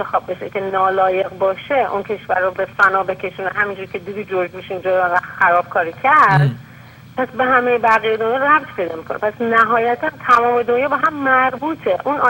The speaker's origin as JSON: {"language": "Persian", "country": "Iran", "moved": "as an adult", "said": "از ایران اومدیم بیرون"}